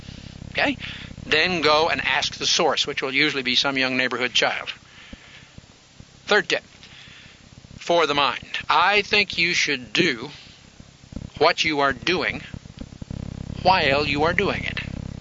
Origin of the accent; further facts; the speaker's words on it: Independence, Missouri, United States; Now, I come from Independence, Missouri. And I don't know how to change that.